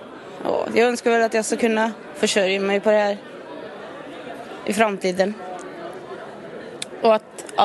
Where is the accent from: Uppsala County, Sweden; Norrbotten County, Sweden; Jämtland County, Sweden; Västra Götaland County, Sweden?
Västra Götaland County, Sweden; Jag är från Skaraborg.